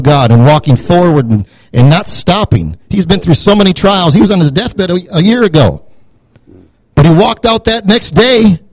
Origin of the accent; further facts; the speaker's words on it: Chippewa Falls, Wisconsin, United States; I was raised in Chippewa Falls, Wisconsin.